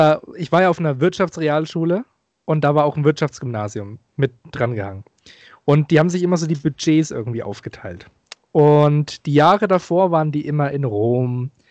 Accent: Wolfenbüttel, Lower Saxony, Germany; Ich habe doch mal erzählt, dass ich meine Jugend in Wolfenbüttel verbracht habe.

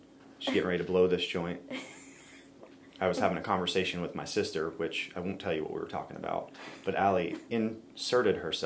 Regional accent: North Carolina, United States; now in Connecticut, United States; We're actually both from North Carolina, maybe an hour between the two towns that we grew up in. And what brought us up here was my job

